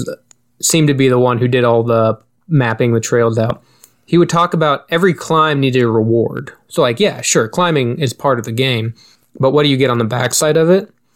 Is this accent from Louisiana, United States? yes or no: no; Knoxville, Iowa, United States; We're from Knoxville, what can I say? We have a racetrack.